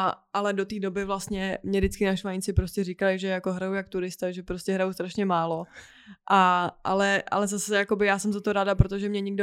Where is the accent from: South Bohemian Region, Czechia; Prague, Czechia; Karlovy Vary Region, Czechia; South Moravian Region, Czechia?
Karlovy Vary Region, Czechia; Sokolov; my jsme vlastně ze Sokolova